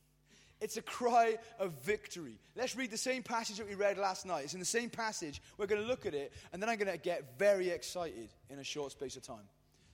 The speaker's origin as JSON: {"language": "English", "region": "Wales", "country": "United Kingdom", "said": "being a Valleys boy and being a Welshman"}